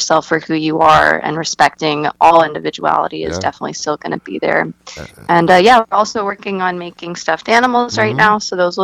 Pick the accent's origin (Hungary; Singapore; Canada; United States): Hungary; Budapest; So I'm half Hungarian, and I was born and raised in Budapest.